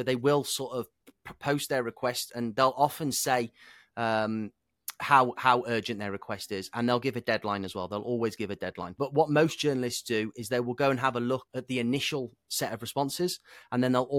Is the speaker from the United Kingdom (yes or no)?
yes; United Kingdom; now in United States; talking about as a Brit. So obviously the New York Times is a US publication, but I knew that they'd probably prefer to link to a US source. So I talked about being from across the pond and having like a different perspective.